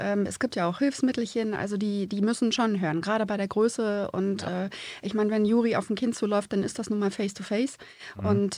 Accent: Brandenburg an der Havel, Brandenburg, Germany; born there; also born or lived in Rügen; Ich bin gebürtige Brandenburgerin. Aha. Also in Brandenburg an der Havel geboren, aber ich komme aus einer Militärfamilie und dementsprechend gab es viel Fluktuation, viele Umzüge, bis man dann 86 dann doch auf der Insel gelandet ist.

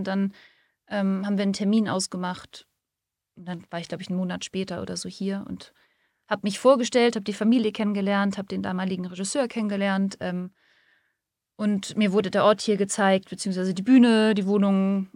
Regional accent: Neumünster, Schleswig-Holstein, Germany; ich bin ja in Neumünster aufgewachsen, also so echt so fast mitten in Schleswig-Holstein zwischen den Meeren.

